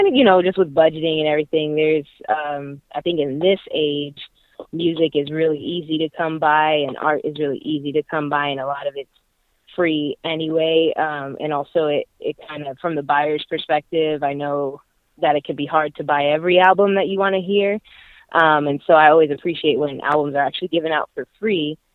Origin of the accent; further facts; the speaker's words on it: Tampa, Florida, United States; I'm from Tampa, and so I've known KB for a while